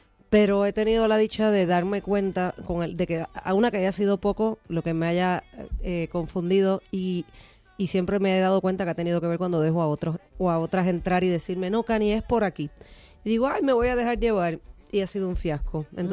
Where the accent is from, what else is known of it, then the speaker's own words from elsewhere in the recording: Puerto Rico; mi papá era español, entonces mi mamá puertorriqueña, yo me crié en Puerto Rico, pero la mitad de mi familia está acá